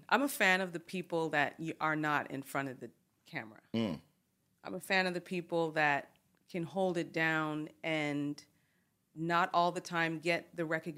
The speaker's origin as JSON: {"language": "English", "country": "Canada", "said": "And as a Canadian, that's kind of the duality of it"}